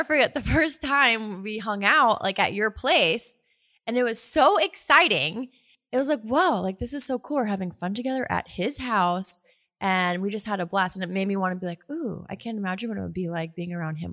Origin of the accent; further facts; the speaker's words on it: New England, United States; Well, it does, because for me, I'm from New England.